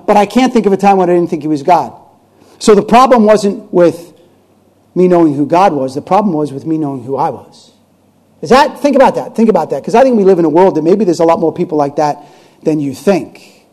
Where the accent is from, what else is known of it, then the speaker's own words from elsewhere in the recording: New York, United States; I grew up in New York, Italian Catholic.